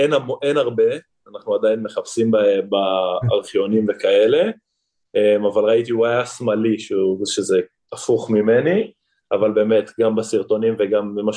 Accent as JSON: {"language": "Hebrew", "town": "Hod HaSharon", "region": "Central District", "country": "Israel", "tie": "born or raised there", "said": "אז באמת גדלתי בהוד השרון, אתה יודע, מהמחלקת ילדים עד לנערים."}